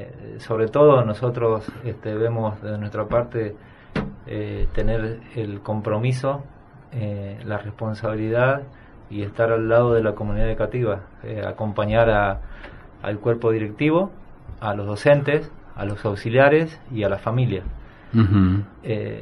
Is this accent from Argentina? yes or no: yes; San Juan, Argentina; now in Pinamar, Argentina; No, yo vine a Pinamar hace 21 años. Uh-huh. Soy de San Juan, de la provincia de San Juan.